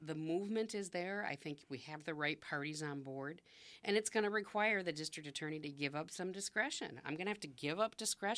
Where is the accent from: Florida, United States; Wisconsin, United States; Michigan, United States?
Wisconsin, United States; Racine; He and I share a lot of the same goals, both being from Racine and growing up in Racine.